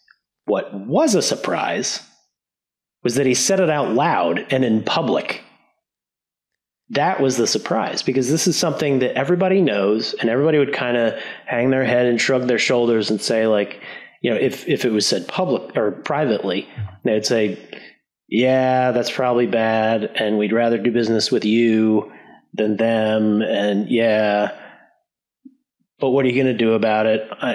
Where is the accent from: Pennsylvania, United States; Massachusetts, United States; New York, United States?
New York, United States; he was always on the cover of the New York Post when I was a kid growing up in the New York area.